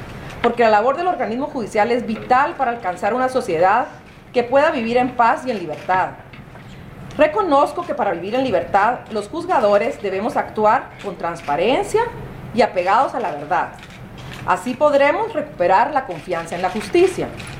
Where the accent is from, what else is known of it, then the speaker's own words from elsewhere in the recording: Guatemala; la delincuencia que tanto nos oprime como guatemaltecos.